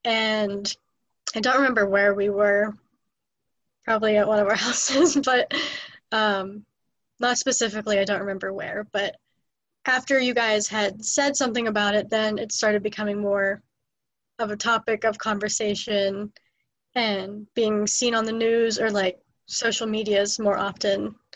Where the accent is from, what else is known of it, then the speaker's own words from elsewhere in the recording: Strongstown, Pennsylvania, United States; also born or lived in Jacksonville, North Carolina; Well, I was born on a military base in Jacksonville, North Carolina. And I stayed there till I was about 3 months old. And then I came back here to Pennsylvania and lived in Strongstown and grew up in Strongstown the rest of my life.